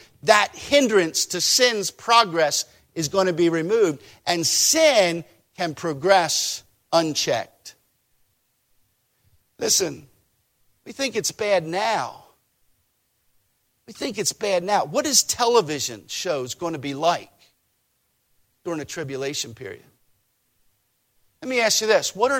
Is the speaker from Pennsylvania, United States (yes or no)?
yes; Pennsylvania, United States; I grew up outside of Philadelphia.